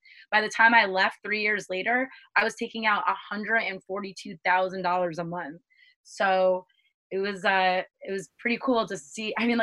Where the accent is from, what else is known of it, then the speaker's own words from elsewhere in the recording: East Coast, United States; And I'm like, all right, well, that's way too Cali for me. I'm from the East Coast.